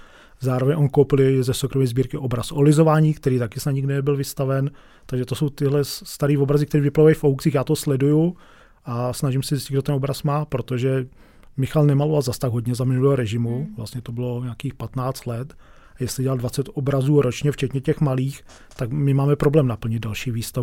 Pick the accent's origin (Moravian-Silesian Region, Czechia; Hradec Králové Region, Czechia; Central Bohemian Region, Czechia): Central Bohemian Region, Czechia; Rakovník; Já jsem třeba z Rakovníka, takže to je malý okresní město